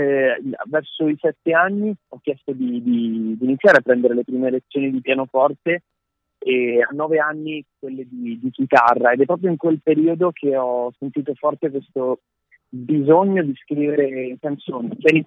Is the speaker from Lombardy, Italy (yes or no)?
no; Treviso, Veneto, Italy; perché comunque sono di Treviso e quindi soprattutto nella zona